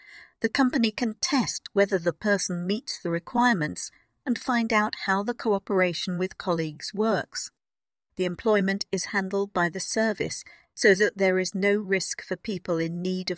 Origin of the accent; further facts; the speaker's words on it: Germany; now in East Belgium, Belgium; I am a philosopher. I come from Germany and live now in East Belgium.